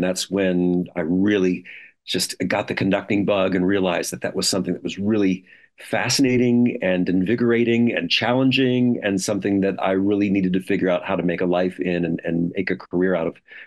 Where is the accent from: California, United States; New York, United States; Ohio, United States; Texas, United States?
Ohio, United States; Cleveland; some wonderful piano teachers when I was young, growing up in Cleveland